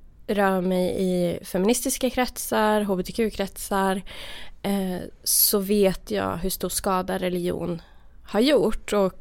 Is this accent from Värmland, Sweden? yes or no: yes; Värmland, Sweden; jag kom ju då från Värmland där jag var så här, lite så här udda frikyrkounge tänker jag.